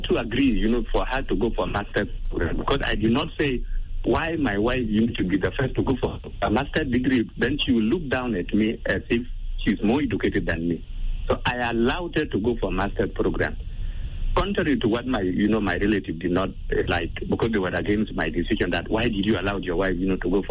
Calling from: Rumbek, Lakes, South Sudan; from Rumbek.

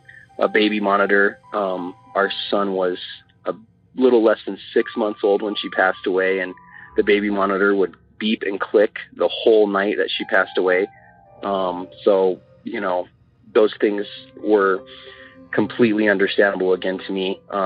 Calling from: Denver, Colorado, United States; I'm from Denver, Colorado

